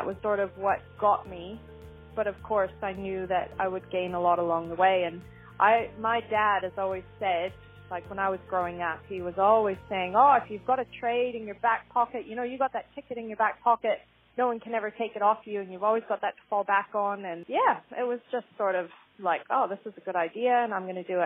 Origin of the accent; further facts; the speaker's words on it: Fort McMurray, Alberta, Canada; I'm from Fort McMurray in Alberta in Canada, and that's a real mining town. It's an oil town. And when I was a teenager, Fort McMurray was a real boom town